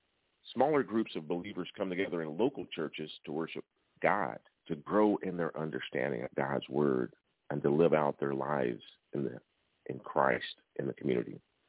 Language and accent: English; Greeneville, Tennessee, United States; I'm in my hometown of Greenville, Tennessee